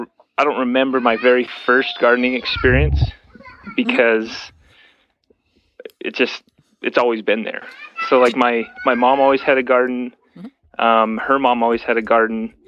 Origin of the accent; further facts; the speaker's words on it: Washington, United States; Well, I moved around a lot as a kid. My earliest memories of gardening and fruit trees and stuff was in Washington State.